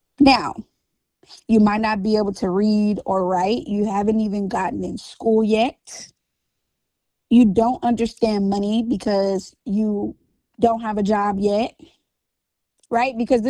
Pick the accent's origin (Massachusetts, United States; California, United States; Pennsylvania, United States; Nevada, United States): California, United States; Los Angeles; growing up in Cali and going to, growing up in Los Angeles, California, going to Dorsey Susan Miller High School